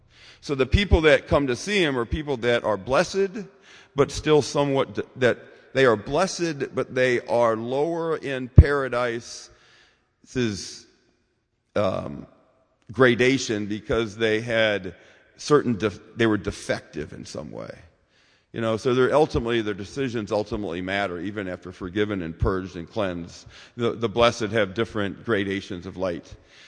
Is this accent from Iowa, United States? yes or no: yes; Iowa, United States; now in North Carolina, United States; I mean, I came here from Iowa, you know